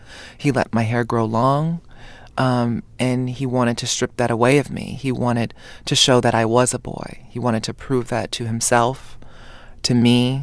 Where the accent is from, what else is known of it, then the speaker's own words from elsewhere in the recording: Hawaii, United States; You know, growing up in Hawaii, trans people were a part of my everyday.